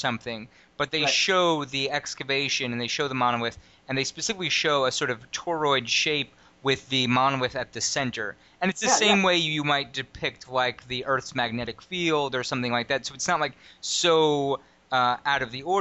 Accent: New York, United States; like I was saying, I grew up in New York.

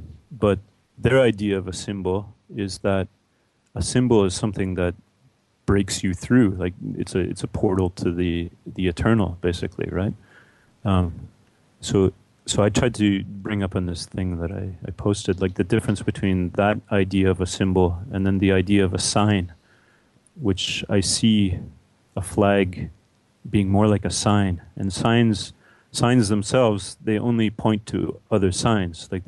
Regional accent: Canada; Like, I'm from Canada

